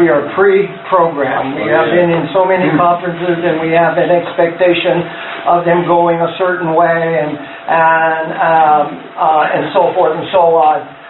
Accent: California, United States; I grew up in California, and, you know, out there on the coast and everything, we have what we call the surfer mentality.

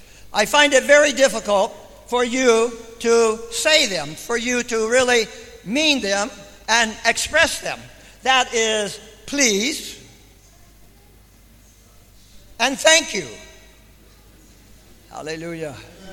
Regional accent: United States; I was brought up in the United States. We have a Declaration of Independence.

